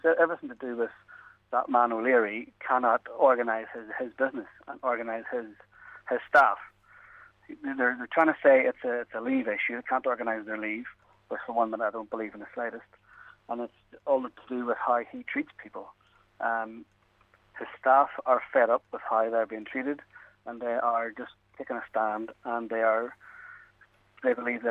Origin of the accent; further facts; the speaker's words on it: Belfast, Northern Ireland, United Kingdom; I'm from Belfast. That's all I'm interested in.